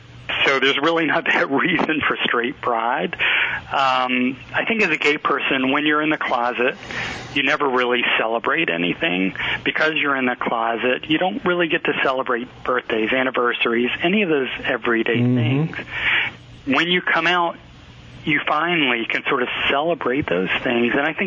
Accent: the South, United States; So I grew up in the South in the 60s, and being gay just simply wasn't an option.

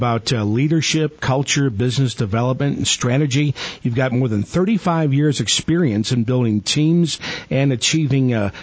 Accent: St. Louis, Missouri, United States; back in my hometown of St. Louis, I recall interviewing with a retail company for a job there.

